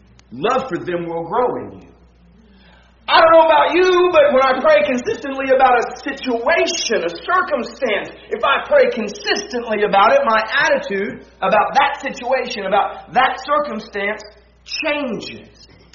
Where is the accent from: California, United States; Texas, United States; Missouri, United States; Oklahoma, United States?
Texas, United States; Houston; I grew up in Houston, so I did not have much experience with snow.